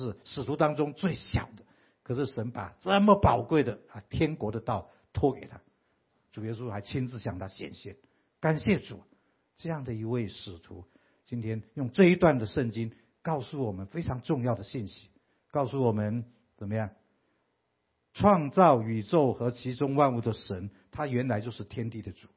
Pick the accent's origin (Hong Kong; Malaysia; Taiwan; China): Taiwan; 我们台湾人的一些民情